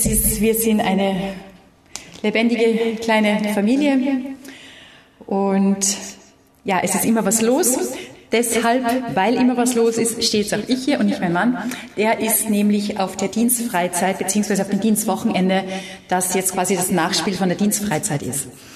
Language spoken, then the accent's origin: German; Austria; Ich bin Österreicherin, Vollblut-Österreicherin mit sämtlichen Mischmasch-Genen rundherum. Laut Gentest bin ich 52% Balkanbewohner.